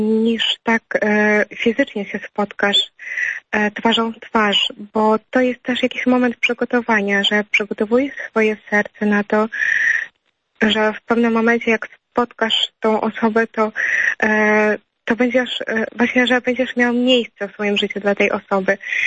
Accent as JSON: {"language": "Polish", "country": "Ukraine", "lives_now": "Warsaw, Poland", "said": "obecnie studiuję w Warszawie. Ja jestem na ostatnim roku architektury krajobrazu, ale pochodzę z Ukrainy."}